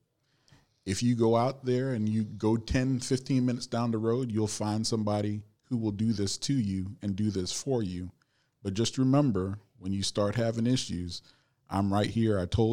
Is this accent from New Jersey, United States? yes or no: no; Huntsville, Alabama, United States; moved away as an adult; now in Atlanta, United States; I came from Huntsville, Alabama, and moved down here to Atlanta for college.